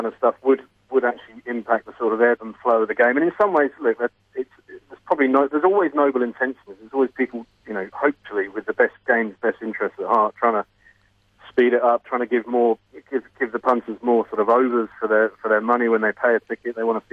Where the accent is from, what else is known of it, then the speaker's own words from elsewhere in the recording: England, United Kingdom; we're English cricket fans are a pretty forgiving bunch as well.